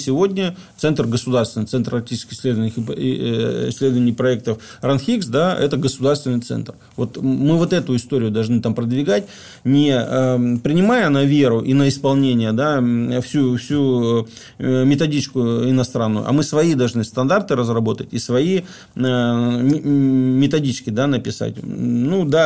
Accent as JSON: {"language": "Russian", "region": "Siberia", "country": "Russia", "lives_now": "Saint Petersburg, Russia", "said": "Сибирь большая, поэтому мне кажется, что я вот год с небольшим здесь, да, в Питере, мне кажется, что Сибирь подвинулась к Питеру"}